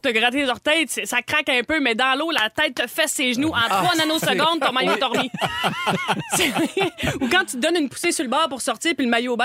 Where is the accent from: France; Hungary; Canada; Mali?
Canada; Quebec; Je viens de la Gaspésie.